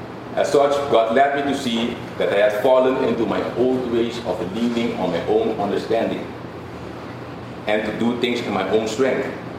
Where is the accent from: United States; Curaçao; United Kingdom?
Curaçao; We come from Curacao.